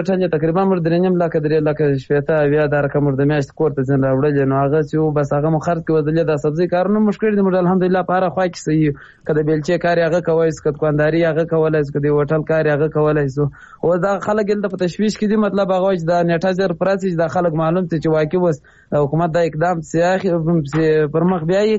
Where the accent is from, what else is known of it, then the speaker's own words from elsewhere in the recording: Kandahar, Afghanistan; مر د افغانستان د کندهار